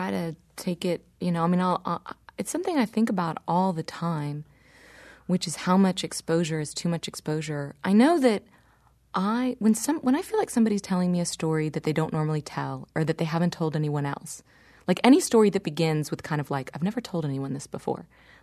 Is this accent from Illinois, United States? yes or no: no; Dallas, Texas, United States; I grew up in Dallas wondering why.